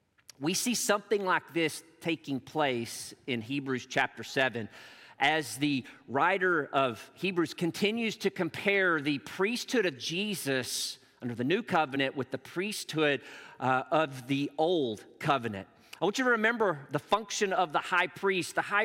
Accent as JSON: {"language": "English", "region": "Arkansas", "country": "United States", "tie": "born or raised there", "also_born_or_lived": "Illinois / North Carolina / Georgia", "said": "We moved from Northeast Arkansas to Illinois, from Illinois to North Carolina, from North Carolina back to Illinois, from Illinois to Georgia, and then from Georgia back to Arkansas, where we finally resettled."}